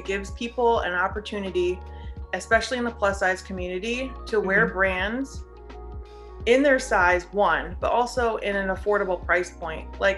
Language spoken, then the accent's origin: English; Cleveland, Ohio, United States; So, because I'm from Cleveland, I'm a devout Cleveland fan through and through for all teams.